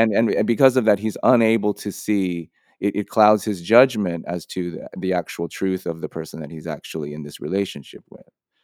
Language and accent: English; San Francisco, California, United States; who I knew as who I grew up with in San Francisco.